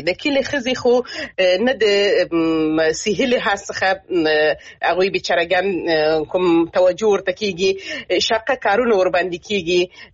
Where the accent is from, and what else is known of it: Helmand, Afghanistan